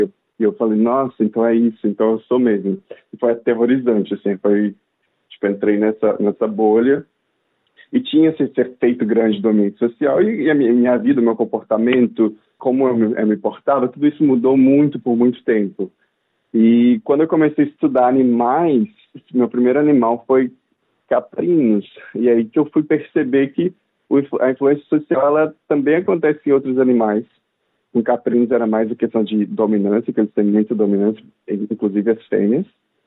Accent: Conceição do Castelo, Espírito Santo, Brazil; Venho do Ribeirão do Meio, que é uma comunidade de Conceição do Castelo, que é uma cidadezinha de 10 mil habitantes do Espírito Santo, que não é um estado tão grande, interior do interior do interior. E eu cresci na roça

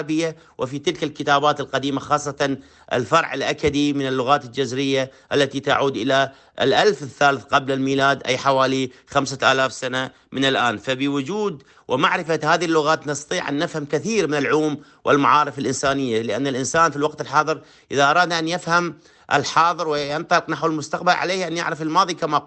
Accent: Hit, Anbar, Iraq; بالأصل من العراق من الأنبار من مدينة هيت، ودرست جميع مراحل الدراسة في العراق

